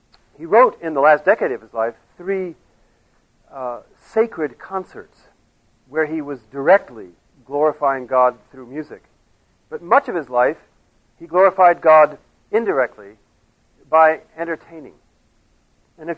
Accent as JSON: {"language": "English", "country": "France", "tie": "born or raised there", "said": "In France, sadly, this is changing, but it used to be, when I was growing up in France, that the whole country would stop, come to a standstill at noon."}